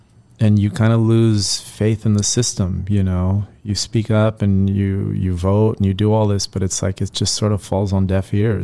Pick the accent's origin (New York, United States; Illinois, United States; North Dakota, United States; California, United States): California, United States; Hollywood; I grew up in Hollywood, the 70s and 80s and Valley.